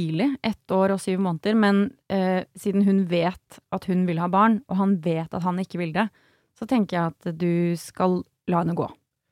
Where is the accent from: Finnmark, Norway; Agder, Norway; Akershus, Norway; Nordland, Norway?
Akershus, Norway; Bærum; Jeg er fra Bærum, skjønner du?